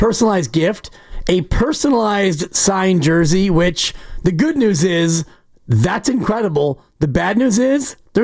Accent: Marin, California, United States; now in Oakland, United States; So we became an Oakland family. Even though I grew up in Marin, and my ex-wife did as well, my kids are born and raised in Oakland.

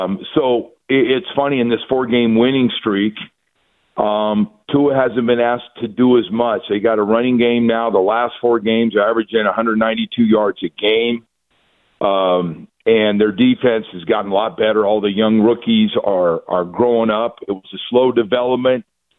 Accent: California, United States; like I grew up in California and played in the Pac-8 and then the Pac-10 and then, you know, got drafted by Miami.

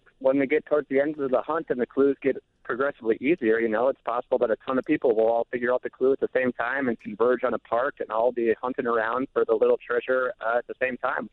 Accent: Minnesota, United States; I grew up in Minnesota, and every winter there'd be a treasure hunt called the St. Paul Winter Medallion Hunt

